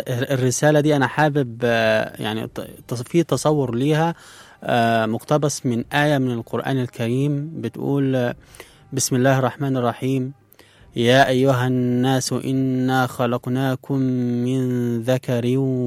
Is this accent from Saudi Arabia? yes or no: no; Upper Egypt, Egypt; now in Cairo, Egypt; 31 سنة، حاليا من سكان القاهرة، ولكن أنا مولود في الصعيد وتربيت في الصعيد